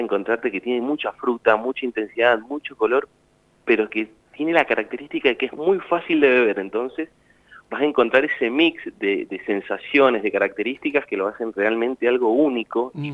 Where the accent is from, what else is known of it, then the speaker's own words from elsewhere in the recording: Mendoza, Argentina; Sí, señor. Nacido y criado acá en Mendoza.